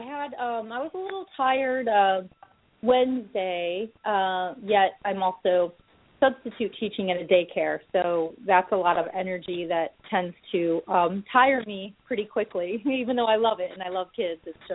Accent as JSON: {"language": "English", "region": "Texas", "country": "United States", "said": "I'm from Texas, and I called in last week"}